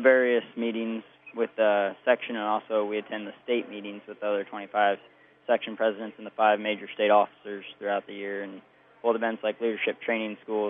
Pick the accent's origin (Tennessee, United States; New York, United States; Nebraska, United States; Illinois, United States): Illinois, United States; Cibolo; No, I'm not. I'm actually from Cibolo, Illinois, which is just north in Ford County.